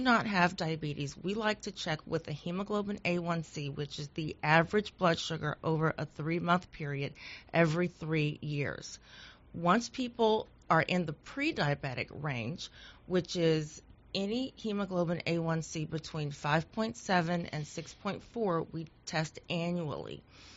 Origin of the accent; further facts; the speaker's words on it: Georgia, United States; now in Shreveport, United States; I am from Georgia, went to the Medical College of Georgia